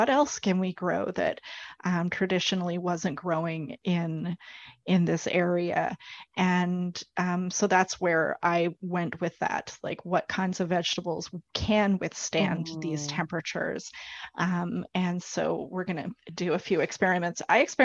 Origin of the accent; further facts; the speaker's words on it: Vancouver, British Columbia, Canada; For example, I'm from Vancouver.